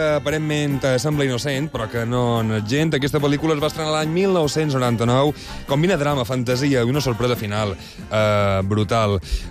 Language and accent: Catalan; Balearic Islands, Spain; així som la gent de Balears tal vegada